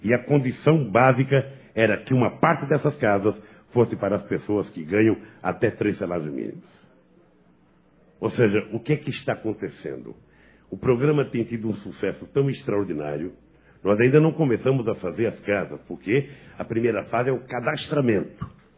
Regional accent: Brazil; para mim como brasileiro, para mim como companheiro de tanta gente aqui no Acre desde os anos 80

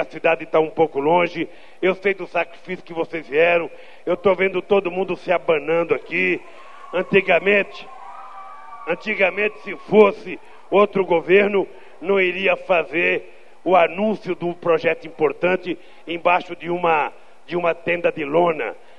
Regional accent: Garanhuns, Pernambuco, Brazil; Olha, eu sou nordestino de Garanhuns, e eu pensava que lá em Pernambuco fazia frio.

